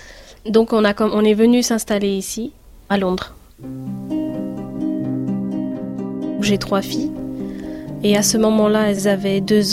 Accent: Champigny-sur-Marne, Île-de-France, France; J'ai grandi à Champigny-sur-Marne. Nous avions quand même une communauté très très diverse, c'est-à-dire algériens, marocains, tunisiens, même africaines de tout pays.

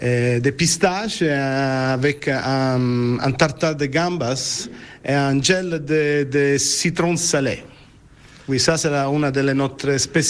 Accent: Italy; French is a second language; Oui, parce que je suis italienne, j'ai travaillé beaucoup de temps en Italie

